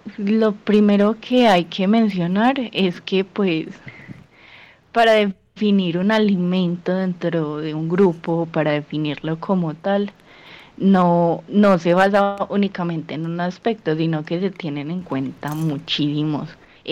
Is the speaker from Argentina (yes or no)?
no; Colombia; son alimentos que tenemos muy presentes en nuestras dietas como colombianos.